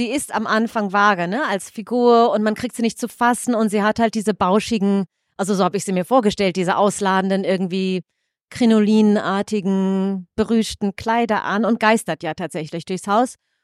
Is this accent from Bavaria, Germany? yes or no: no; North Rhine-Westphalia, Germany; now in United States; Ich lebe sehr weit weg in den USA, habe Heimweh nach meiner Heimat, die das Sauerland ist.